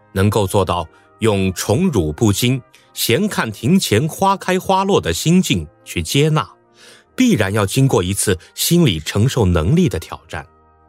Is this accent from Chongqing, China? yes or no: no; Guangdong, China; 我正好是冬春之交过去的，作为一个广东人，特别能体会市场部同事的不容易。